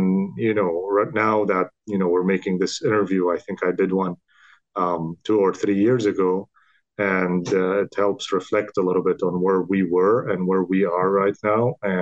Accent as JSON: {"language": "English", "country": "Syria", "tie": "born or raised there", "said": "So I'm originally from Syria. So I grew up in Syria, and I did my med school in Damascus University in Syria"}